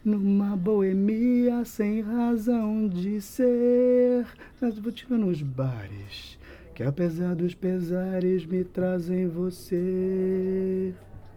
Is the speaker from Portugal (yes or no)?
no; Brazil; now in Brest, France; sou brasileiro, eu estou em Brest há um ano e eu vim por um amor e por fazer a gastronomia aqui na França e escolhi Brest por causa do amor.